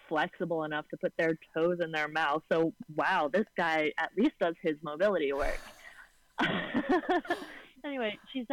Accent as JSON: {"language": "English", "region": "Rhode Island", "country": "United States", "said": "but I'm from Rhode Island. Catholic Italians, you stay living with your parents until you're 24"}